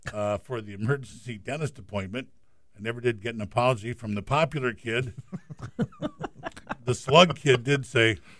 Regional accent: Las Vegas, Nevada, United States; I grew up in Las Vegas in a 9-bedroom house with 8 kids and 4 adults.

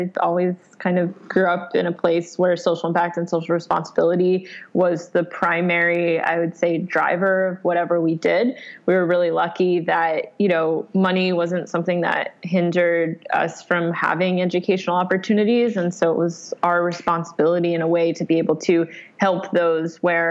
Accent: Westchester, New York, United States; So I grew up in Westchester. I'm born in New York. Westchester is about 40 minutes north of New York.

